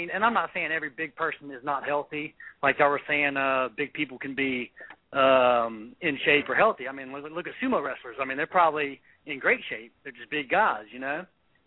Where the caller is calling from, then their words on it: Texas, United States; from Texas.